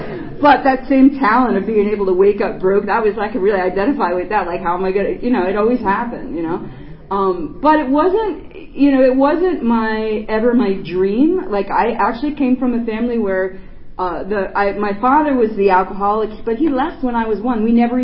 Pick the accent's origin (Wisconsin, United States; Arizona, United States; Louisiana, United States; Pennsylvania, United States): Pennsylvania, United States; I am an addict from Pennsylvania. I'm in the Pocono Mountains at the moment.